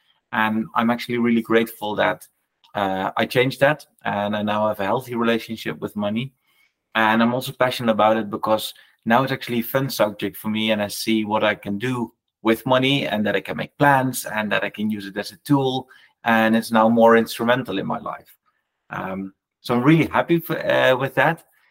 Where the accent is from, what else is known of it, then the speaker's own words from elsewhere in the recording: Netherlands; English is a second language; I'm from the Netherlands, and middle class in the Netherlands means that you're actually have quite some money.